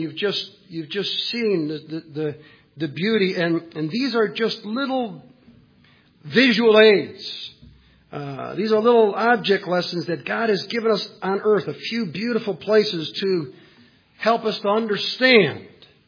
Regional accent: Orchard Park, New York, United States; I grew up in Orchard Park. We loved Chestnut Ridge Park.

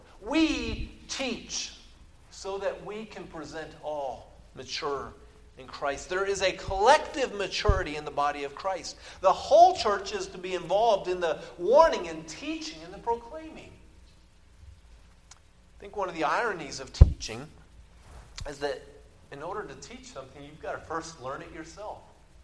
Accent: Oklahoma, United States; I'm from Oklahoma.

